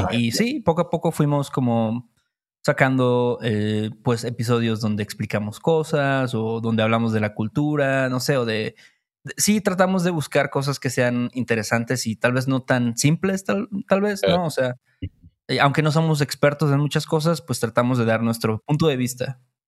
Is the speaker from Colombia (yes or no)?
no; Veracruz, Mexico; nosotros, que somos de Veracruz, ¿no?